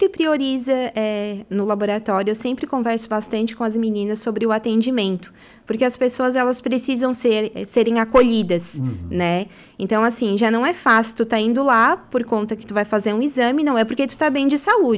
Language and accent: Portuguese; Cocal do Sul, Santa Catarina, Brazil; eu comecei em Cocal, que é a cidade que eu já nasci ali, né? Cocal do Sul, eu sou de Cocal.